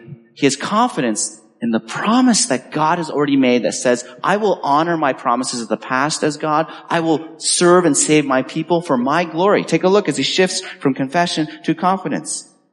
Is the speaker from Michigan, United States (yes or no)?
yes; Michigan, United States; also born or lived in California; I could say, well, technically my home state is Michigan.